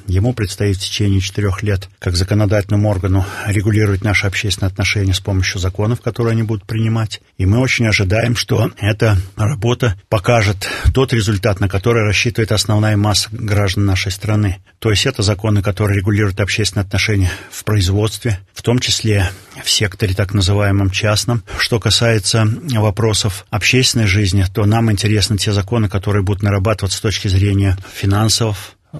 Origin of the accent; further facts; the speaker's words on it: Belarus; мы, белорусы, белорусский народ